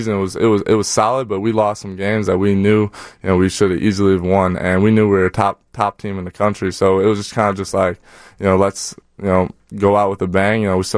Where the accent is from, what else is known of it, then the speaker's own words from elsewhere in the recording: Chicago, Illinois, United States; because I'm from the north, so I'm here from Chicago, so I don't really understand.